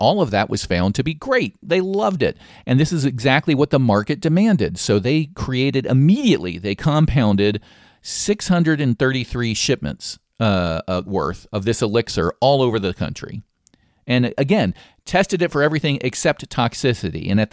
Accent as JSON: {"language": "English", "region": "Maryland", "country": "United States", "tie": "born or raised there", "said": "This is a newspaper story from my home state, Maryland."}